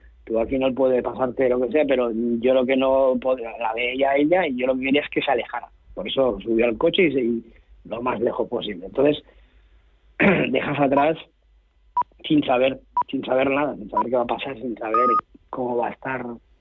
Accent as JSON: {"language": "Spanish", "town": "Chirivella", "region": "Valencian Community", "country": "Spain", "said": "llegué a mi pueblo, y bueno, nada más entrar en mi pueblo, no sé si habéis visto imágenes de Chirivella"}